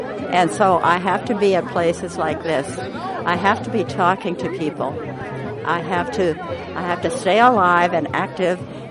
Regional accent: White Earth Indian Reservation, Minnesota, United States; moved away as an adult; now in Iowa, United States; I am an Ojibwe Indian. I was born on the White Earth Indian Reservation back in 1937.

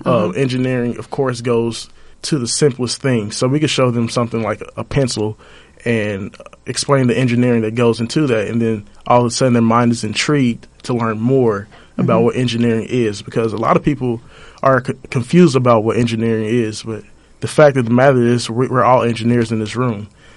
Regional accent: Kansas City, Missouri, United States; And especially back home for me, I'm from Kansas City, Missouri.

